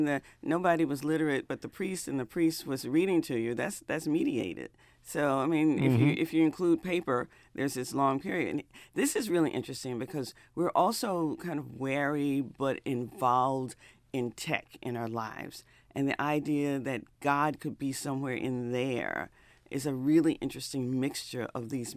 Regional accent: the South, United States; Now, I grew up in the South

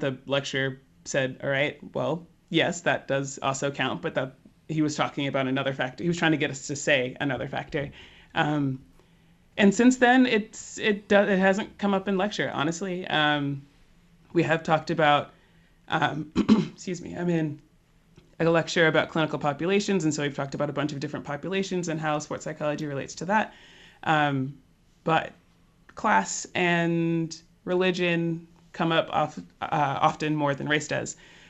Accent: United States; now in England, United Kingdom; And I mean, as an American in England, my friends have immediately just started explaining about the royal family and what it's all like and how big it is.

